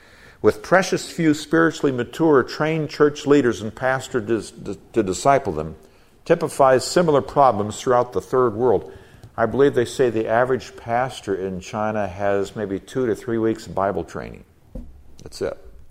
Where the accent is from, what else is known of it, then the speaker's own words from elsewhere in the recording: Nigeria; I grew up in Nigeria, and that was the crying need then.